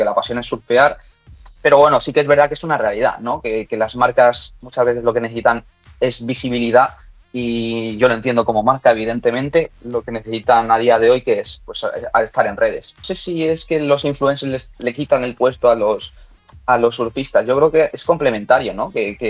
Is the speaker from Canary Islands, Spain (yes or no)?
no; Madrid, Community of Madrid, Spain; Yo soy de Madrid, entonces ha sido casualidad.